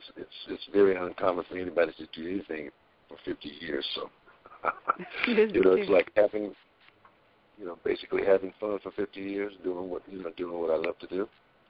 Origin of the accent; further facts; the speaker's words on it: New Mexico, United States; Now, I'm from New Mexico, so there are a lot of small towns, communities around New Mexico.